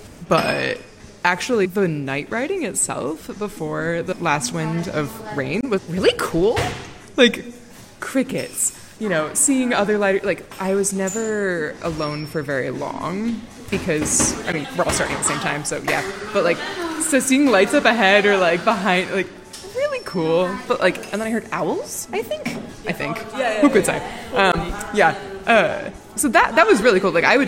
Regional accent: Seattle, Washington, United States; because I am from Seattle and know that occasionally, for example, a cleat may betray you

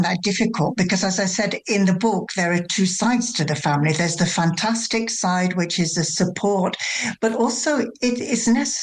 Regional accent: England, United Kingdom; also born or lived in Germany; now in Spain; I'm English, and I didn't come from England. I came from Germany

